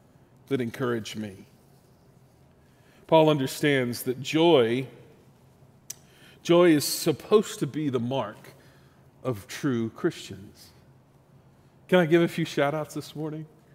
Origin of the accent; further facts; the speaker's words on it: San Antonio, Texas, United States; But Jesse Davila was our bus driver for my youth group growing up in San Antonio.